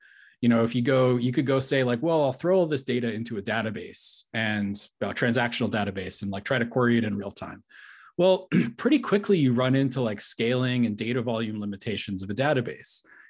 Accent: Connecticut, United States; also born or lived in Rhode Island / Massachusetts; I love Rhode Island. I grew up in Connecticut, lived in Rhode Island for a long time, and 10 years ago, we would have been neighbors, I think, up in Massachusetts.

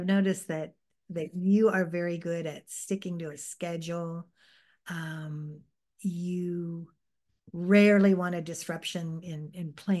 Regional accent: Ohio, United States; my home state is Ohio, and my family down there were going crazy over this. They were in the Cincinnati area

